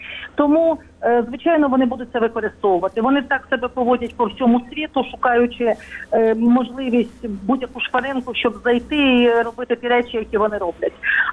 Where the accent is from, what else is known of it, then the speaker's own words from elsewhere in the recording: Odesa, Odesa Oblast, Ukraine; за ці 3 роки ми отримали одесити, отримали дуже багато відповідей на питання